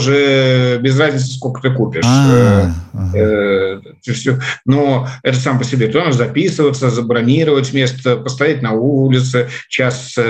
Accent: Russia; после слов, что я из России

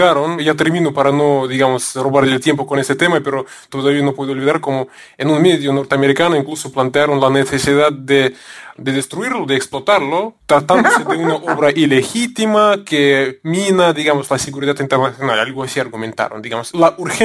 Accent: Russia; yo soy ruso, y aquí usted sabe que los rusos, la mayoría somos ortodoxos, y como también es mi caso

